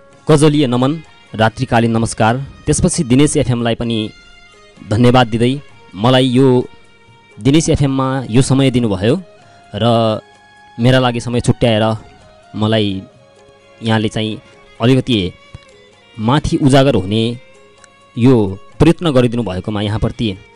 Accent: Sudurpashchim Province, Nepal; now in Dhangadhi, Nepal; म मेरो जन्मथलो डोटी जिल्ला, सुदूरपश्चिमको डोटी जिल्ला सातफरी गाविसको वडा नम्बर 2 जजला, यो साबिकको ठेगाना हो। अहिले भोक्टान गाउँपालिकामा परिणत भएर भोक्टान गाउँपालिकाको वडा नम्बर 4 मेरो घर पहाडमा।

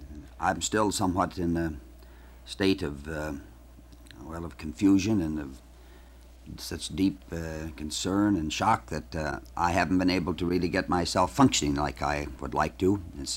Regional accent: Minnesota, United States; he'd been to my home state of Minnesota

